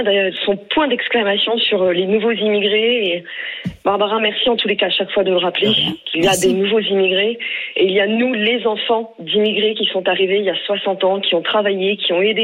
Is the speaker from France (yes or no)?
yes; France; pourquoi nous faire venir, nous, Français, dans des pays comme ça